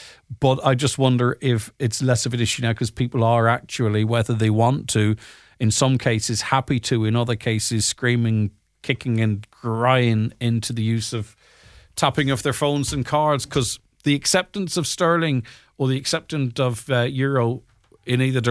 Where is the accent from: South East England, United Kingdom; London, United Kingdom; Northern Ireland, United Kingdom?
Northern Ireland, United Kingdom; I'm from Northern Ireland.